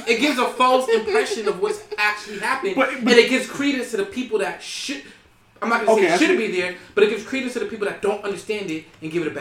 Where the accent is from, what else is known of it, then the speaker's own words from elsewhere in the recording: Boston, Massachusetts, United States; born there; And I was born in Boston, which is arguably, or used to be, one of the racist cities in America.